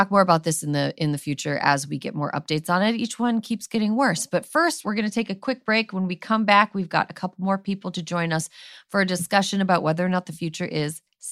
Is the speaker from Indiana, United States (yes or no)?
no; Wisconsin, United States; My home state of Wisconsin, Planned Parenthood is not scheduling abortions after June 25th.